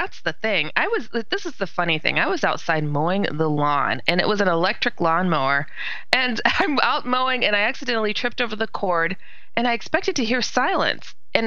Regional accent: Milwaukee, Wisconsin, United States; I'm actually from Wisconsin, downtown Milwaukee, Wisconsin

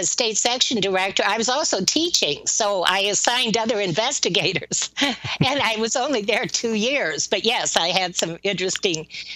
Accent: Iowa, United States; moved away; also born or lived in Florida / St. Thomas, Virgin Islands / Southern California; And I grew up in Iowa until my parents moved to Florida.

